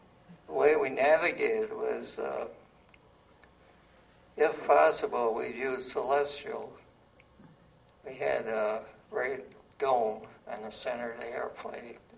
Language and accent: English; Detroit, Michigan, United States; And this is a thing that showed up in my hometown newspaper, which was from Detroit.